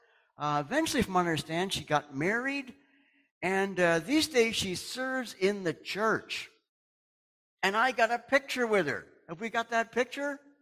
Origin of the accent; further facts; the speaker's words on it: Canada; I got a chance to shout out that I was from Canada.